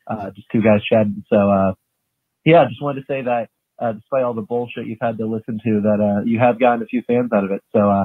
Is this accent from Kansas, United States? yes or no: no; Ohio, United States; I'm from Ohio.